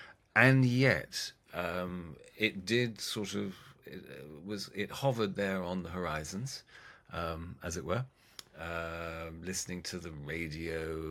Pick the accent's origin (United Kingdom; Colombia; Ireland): United Kingdom; Oxford, South East England; I grew up in Headington, just outside Oxford